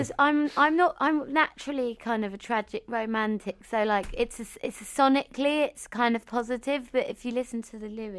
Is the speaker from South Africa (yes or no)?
no; Dalston, London, United Kingdom; I'm from Dalston.